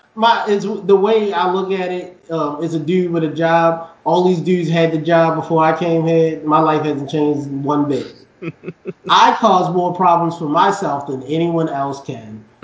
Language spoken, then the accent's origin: English; Baltimore, Maryland, United States; because like where I was raised in Baltimore is not where the shit like that goes down, you know what I mean? My parents moved us away from that, but I'm still up here.